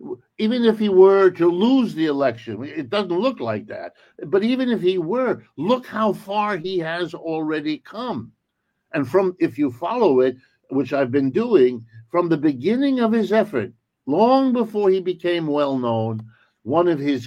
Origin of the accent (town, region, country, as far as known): United States; born there